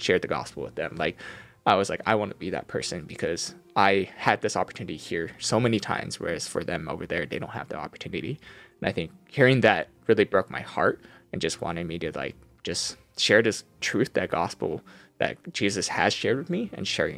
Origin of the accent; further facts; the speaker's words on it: California, United States; Like I grew up in the Bay Area, and never really left here, I guess, except for college.